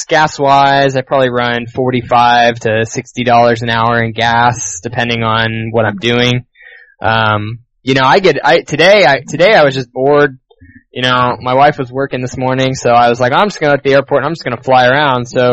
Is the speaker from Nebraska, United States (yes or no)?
no; Ohio, United States; now in San Francisco, United States; Originally I'm from West Central Ohio.